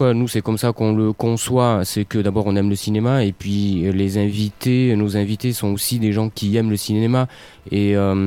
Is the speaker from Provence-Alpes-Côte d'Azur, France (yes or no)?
yes; Toulon, Provence-Alpes-Côte d'Azur, France; Moi je viens du Var, je viens de Toulon. Et malheureusement, c'est une région qui est assez sinistrée d'un point de vue culturel.